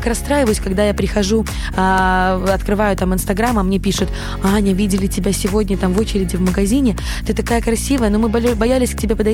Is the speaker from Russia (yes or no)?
no; Mogilev, Mogilev Region, Belarus; в Могилеве обо мне узнали раньше, чем в Минске, потому что я родом из Могилева